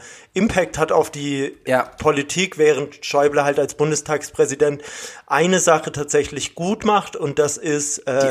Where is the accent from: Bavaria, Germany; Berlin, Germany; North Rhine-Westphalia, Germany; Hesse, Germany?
Bavaria, Germany; Nuremberg; moved away; der ist wie ich gebürtiger Nürnberger